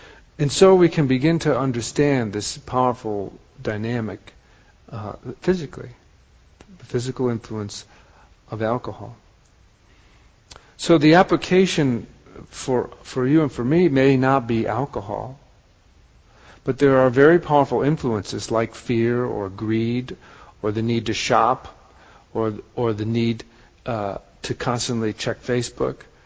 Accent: Wisconsin, United States; I grew up in Wisconsin.

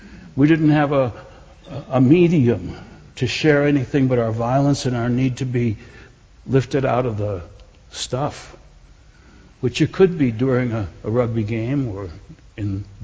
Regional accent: Wisconsin, United States; born there; Well, I was born in Wisconsin.

